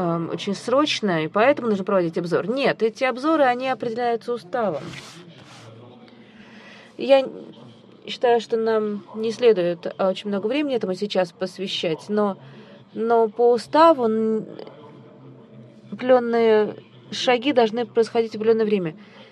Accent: Sweden; Russian is a second language; Я из Швеции, я не могу иногда использовать те формулировки, которые вы могли бы использовать.

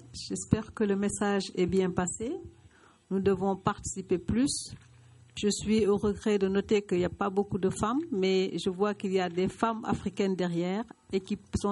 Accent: Senegal; Je suis sénégalaise, mais nous sommes ensemble.

